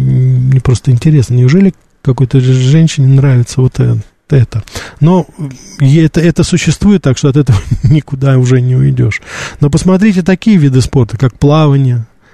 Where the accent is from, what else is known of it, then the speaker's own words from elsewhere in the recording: Russia; когда узнали, что я из России